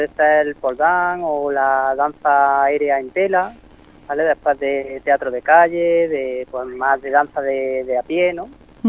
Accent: Almedinilla, Andalusia, Spain; Nosotros somos de Almedinilla, sí.

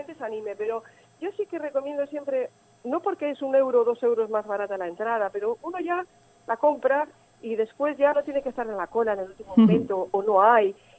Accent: Santander, Cantabria, Spain; Yo soy de aquí

